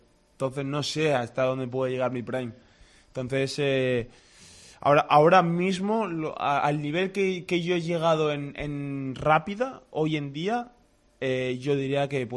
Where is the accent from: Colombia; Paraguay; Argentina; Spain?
Spain; Soy muy madridista, pero soy más español que madridista.